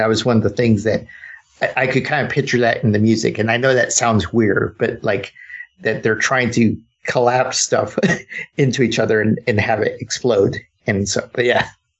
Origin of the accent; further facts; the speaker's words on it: New Mexico, United States; I grew up in New Mexico